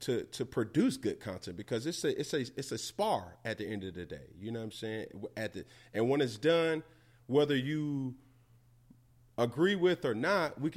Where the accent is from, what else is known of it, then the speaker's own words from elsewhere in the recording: Atlanta, Georgia, United States; man, I'm from Atlanta, and I always tell people